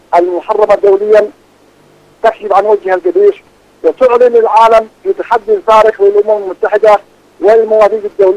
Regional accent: Yemen; نحن أحرارا كما ولدنا وسنبقى أحرارا في اليمن،

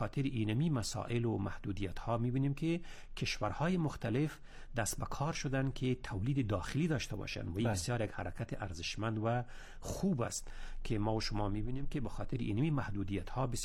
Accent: Afghanistan; تجربه خودم است به عنوان یک افغان

